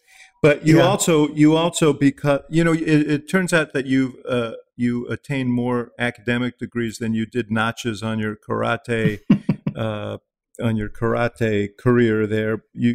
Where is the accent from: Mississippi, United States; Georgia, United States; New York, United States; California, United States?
New York, United States; New York City; When I was 11 years old, I grew up in New York City.